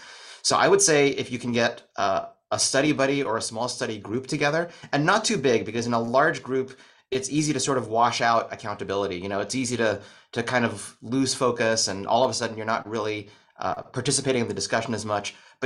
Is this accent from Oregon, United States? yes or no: no; New York, United States; I've been doing musicals since since age seven or something when I grew up in New York.